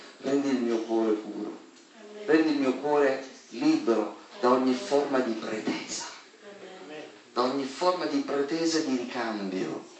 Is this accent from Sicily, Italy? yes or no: yes; Sicily, Italy; Io vengo dalla Sicilia, so di cosa parlo